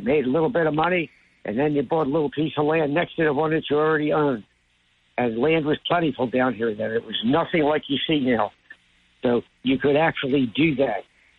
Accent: Philadelphia, Pennsylvania, United States; now in Cape May, United States; Yeah, we came from Philadelphia. My grandfather had a candy business there that he started in the recession, the Great Depression.

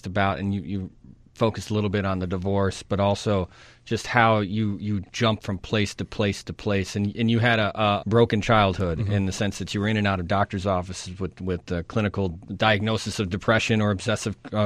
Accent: Chicago, Illinois, United States; As a Chicagoan, you love it.

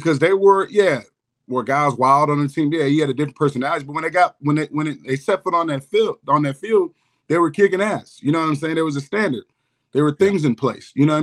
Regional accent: Florida, United States; Trust me, I'm from Florida, man.

